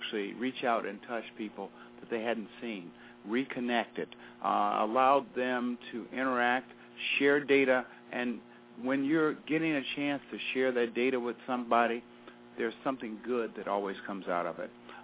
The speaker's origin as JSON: {"language": "English", "region": "Michigan", "country": "United States", "tie": "born or raised there", "said": "Yes, I think growing up in the Metro Detroit area, spending time, as I tell people, in the basement"}